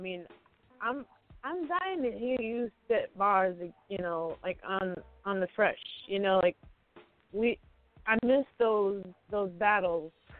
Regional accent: Detroit, Michigan, United States; born there; And I was born in Detroit. I got to support Detroit.

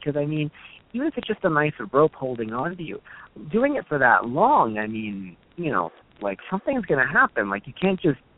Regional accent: Canada; yeah, I'm Canadian

